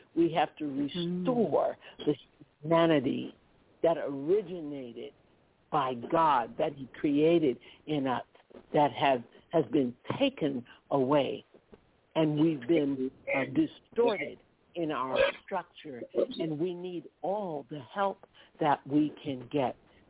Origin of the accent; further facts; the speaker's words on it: New York, United States; I'm from New York.